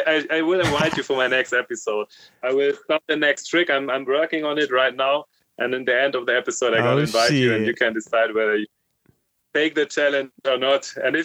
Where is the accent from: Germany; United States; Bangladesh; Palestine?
Germany; South Germany; born there; English is a second language; Yeah, I'm born, like, in South Germany, like next to the Swiss border. And then I moved to North Germany to study.